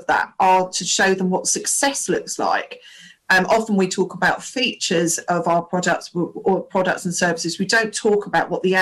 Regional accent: United Kingdom; especially I think as British population, we don't like to be too negative.

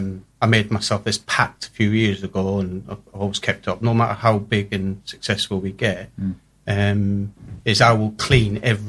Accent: Teesside, North East England, United Kingdom; also born or lived in Scotland; No, I'm originally Scottish, but I was brought up in Teesside.

